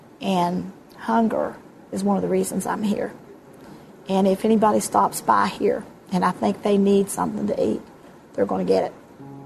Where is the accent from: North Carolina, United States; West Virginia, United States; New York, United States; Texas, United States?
West Virginia, United States; Kimball; I'm from Kimball, West Virginia. My family's been here since 1945